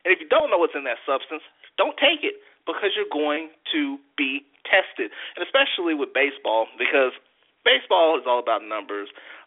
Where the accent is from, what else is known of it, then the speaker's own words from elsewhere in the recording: United States; since I'm an American, since I'm rolling with the United States, I'm going to pick the United States to win the World Cup.